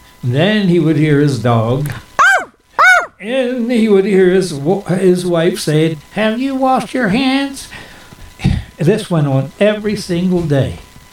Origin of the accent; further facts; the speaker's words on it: Baltimore, Maryland, United States; Where I grew up in Baltimore, there was a school mm-hmm. named for him.